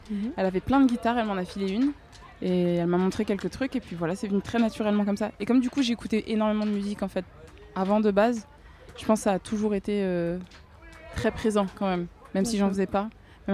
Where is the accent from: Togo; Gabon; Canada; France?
France; Je suis une petite française qui a grandi en écoutant du gros R&B américain.